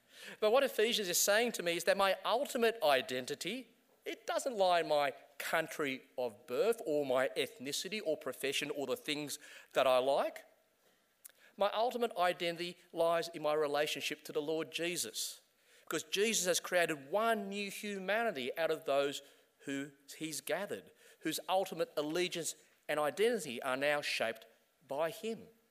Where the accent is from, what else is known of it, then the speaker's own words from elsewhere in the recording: Australia; I'm Australian, I'm Chinese